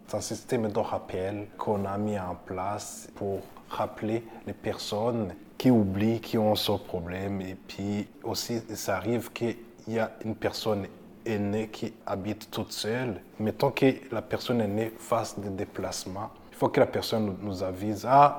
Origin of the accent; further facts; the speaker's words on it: Burundi; now in Canada; Je viens du Burundi. Ça fait quand même une dizaine d'années que je suis au Canada.